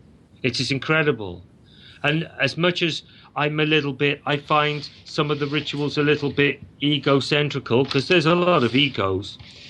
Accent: Cardiff, Wales, United Kingdom; when I went into a second-hand shop in Cardiff, my hometown, a few years ago

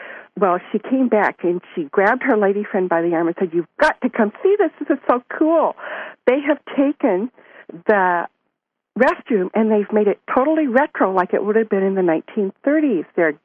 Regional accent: Portland, Oregon, United States; I grew up in Oregon, Portland, Oregon area.

